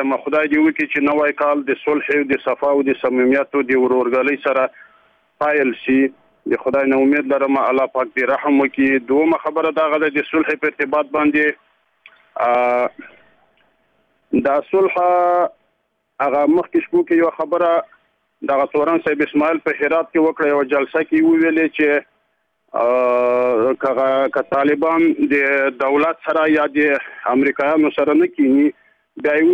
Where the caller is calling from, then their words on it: Ishkamish, Takhar, Afghanistan; د تخار دی ولایت د شکمش دی ولسوالۍ نه غږیږم